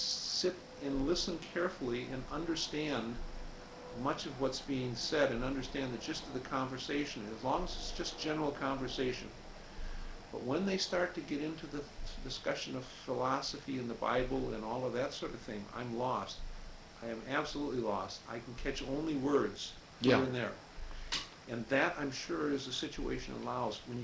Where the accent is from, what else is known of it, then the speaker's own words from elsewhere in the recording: United States; As opposed to me being British or French or Australian or something